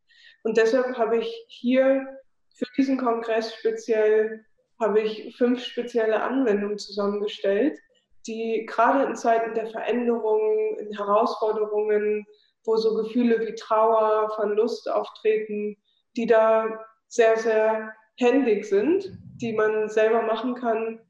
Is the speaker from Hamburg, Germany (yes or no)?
yes; Hamburg, Germany; So war vorher schon in Deutschland, ich komme aus Hamburg, und auch in Europa mal unterwegs